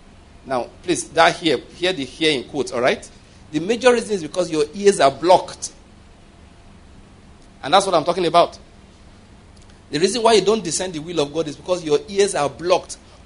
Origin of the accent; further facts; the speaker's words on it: Enugu State, Nigeria; I'm from Enugu State.